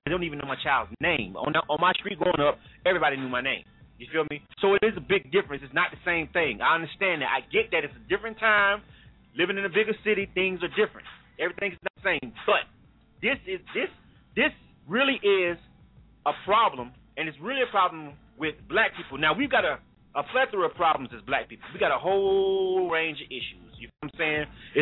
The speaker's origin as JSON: {"language": "English", "town": "Panama City", "region": "Florida", "country": "United States", "tie": "born or raised there", "said": "I grew up in Panama City, Florida. It's small."}